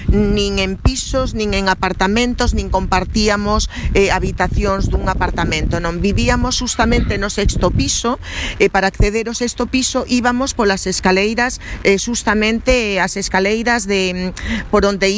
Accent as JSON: {"language": "Galician", "town": "Mones", "region": "Galicia", "country": "Spain", "said": "De Mones. De Mones, que pertence ao concello de Petín. E Petín, claro, é da zona de Valdeorras."}